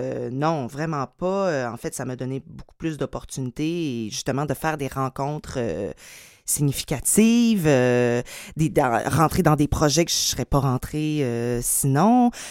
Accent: Saint-Félicien, Quebec, Canada; born there; Non, je suis née à Saint-Félicien, au lac Saint-Jean.

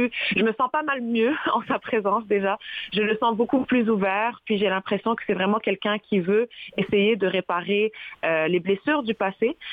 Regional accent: Trois-Rivières, Quebec, Canada; now in Montreal, Canada; moi, je suis montréalaise, tu sais, je suis québécoise, j'ai grandi à Trois-Rivières, je suis marocaine, je suis pas pratiquante, donc je suis pas musulmane, je suis de culture musulmane

